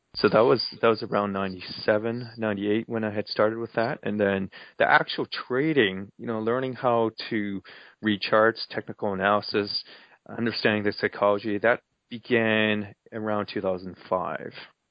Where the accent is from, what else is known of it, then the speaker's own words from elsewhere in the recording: Vancouver, British Columbia, Canada; also born or lived in Toronto; now in Singapore; prior to coming out to Singapore, I used to be in Toronto, and before that, I was brought up in Vancouver.